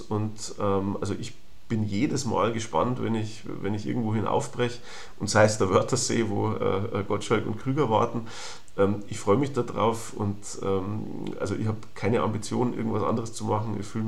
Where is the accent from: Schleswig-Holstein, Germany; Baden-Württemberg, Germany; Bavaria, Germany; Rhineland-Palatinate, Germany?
Bavaria, Germany; Also ich bin ja Bayer